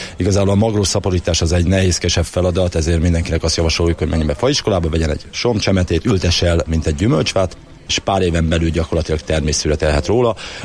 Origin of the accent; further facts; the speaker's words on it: Somogy, Hungary; a saját megyén somogyi vagyok, és a saját megyémnek a neve is ebben.